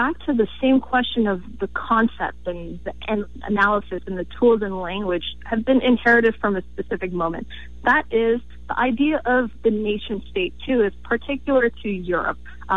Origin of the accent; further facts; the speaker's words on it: Toronto, Ontario, Canada; I am from Toronto, an alumni of University of Toronto, proud graduate.